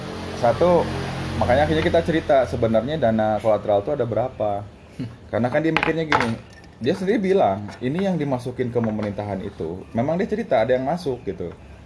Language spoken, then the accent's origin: Indonesian; Papua, Indonesia; Saya tuh kan lahir di Papua. Bukan lahir, besar di Papua.